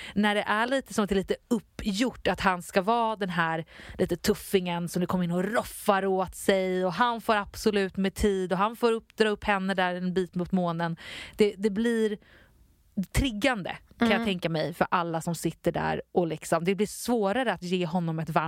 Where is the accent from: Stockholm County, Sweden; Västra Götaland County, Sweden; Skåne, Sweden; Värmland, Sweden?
Stockholm County, Sweden; Nacka; Mm, och jag är från Nacka.